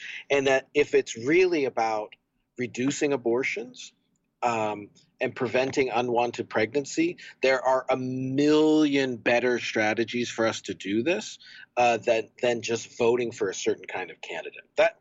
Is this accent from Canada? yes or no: yes; Canada; now in United States; As a Canadian, the sort of single issue politics of abortion in the United States has just always befuddled me.